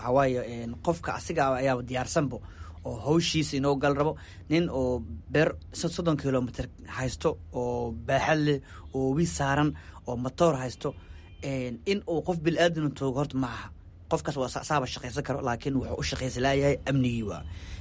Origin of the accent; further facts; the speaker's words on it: Hiran, Somalia; Ani waxaan ka imaaday dhulka beeraleyda ah oo inta badan dalaga oo ka imaado oo hiiraan.